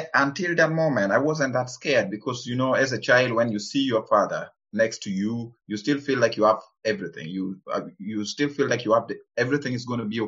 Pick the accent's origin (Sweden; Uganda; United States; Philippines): Uganda; Gulu, Northern Region; English is a second language; now in Cologne, Germany; I come from northern Uganda. I am living in Germany now. I live in Cologne. I was born and raised in Gulu in northern Uganda. You know, I was born in the middle of a war.